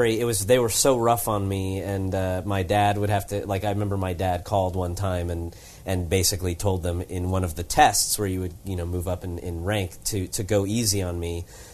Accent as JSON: {"language": "English", "town": "West Hollywood", "region": "California", "country": "United States", "tie": "born or raised there", "said": "I grew up actually in West Hollywood."}